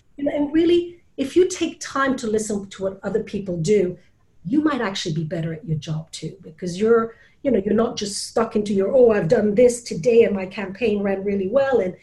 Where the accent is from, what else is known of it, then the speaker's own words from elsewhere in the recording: Belgium; first language Flemish; English is a second language; I'm from Belgium. I'm a Flemish speaker